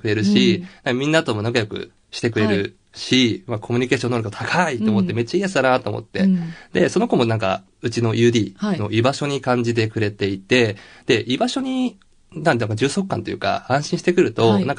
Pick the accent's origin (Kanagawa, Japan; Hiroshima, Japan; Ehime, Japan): Kanagawa, Japan; Hiratsuka; 平塚ろう学校が、はい、うちの地元にはあって